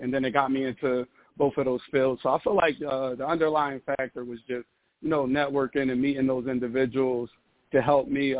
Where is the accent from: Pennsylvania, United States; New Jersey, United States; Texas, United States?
Pennsylvania, United States; Chester; when I was younger, you know, in my environment, you know, I come from Section 8, Chester, PA.